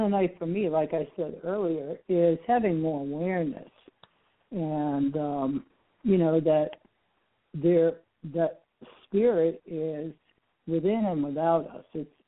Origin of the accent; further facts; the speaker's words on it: Alabama, United States; Well, I'm from Alabama